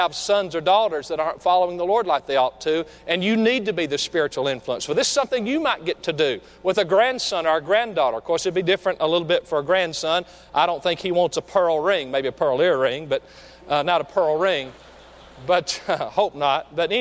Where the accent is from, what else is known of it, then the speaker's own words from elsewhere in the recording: Lawrenceburg, Tennessee, United States; growing up in Lawrenceburg, Tennessee, we didn't even know existed.